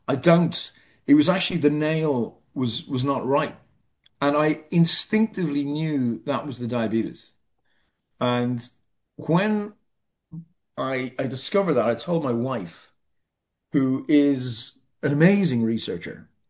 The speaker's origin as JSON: {"language": "English", "country": "Ireland", "said": "no bread, no pasta, and I'm Irish, no potatoes."}